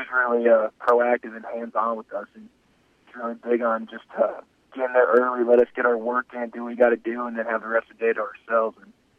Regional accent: United States; accent: American; I think I did a pretty decent job of hiding my American accent towards the end of the trip.

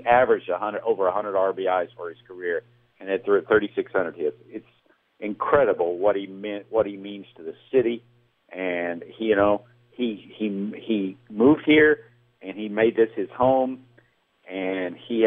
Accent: Texas, United States; Well, where I grew up in Texas, it was you were a Mays guy or a Mantle guy.

